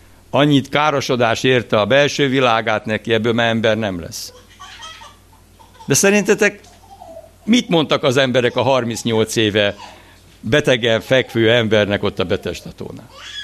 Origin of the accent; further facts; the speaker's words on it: Abasár, Heves, Hungary; born there; Én meg Abasáron születtem, egy ilyen, apám katona volt egy ilyen tiszti házba